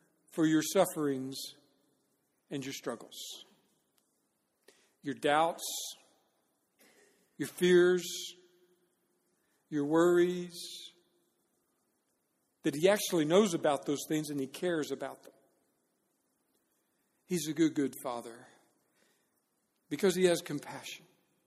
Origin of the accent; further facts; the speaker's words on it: Texas, United States; Because I grew up in Texas and they thought that was really funny to try and get the little kids to eat the fried rattlesnake.